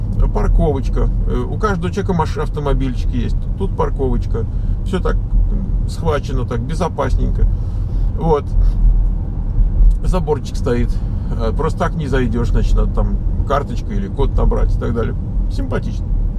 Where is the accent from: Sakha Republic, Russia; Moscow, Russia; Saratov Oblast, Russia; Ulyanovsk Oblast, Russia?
Moscow, Russia; Мы приехали из Москвы. Мы всю жизнь жили в многоквартирных домах. То есть у нас никогда не было дома своего.